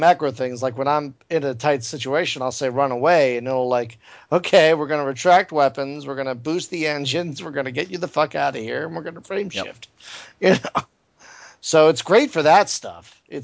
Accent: Philadelphia, Pennsylvania, United States; You know, because I'm from Philly and shit.

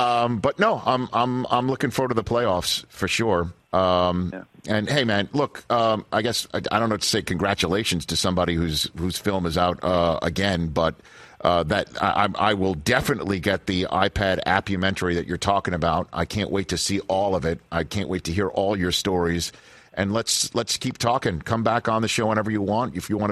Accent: Staten Island, New York, United States; But I grew up in Staten Island.

